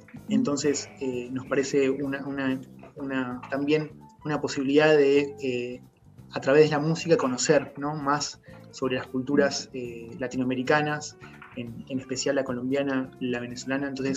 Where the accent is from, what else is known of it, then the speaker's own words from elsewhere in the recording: Buenos Aires, Argentina; Están Juan y yo y Lautaro, que somos de Argentina, de Buenos Aires.